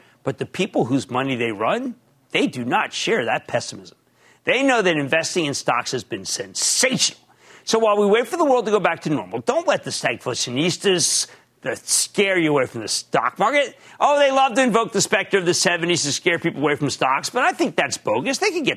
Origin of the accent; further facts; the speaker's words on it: New Jersey, United States; my home state of New Jersey